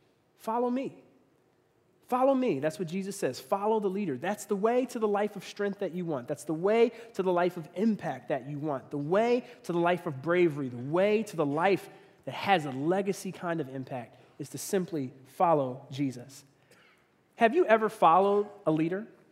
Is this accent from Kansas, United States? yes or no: no; Philadelphia, Pennsylvania, United States; He lived in Pittsburgh, most of my growing up in Philly.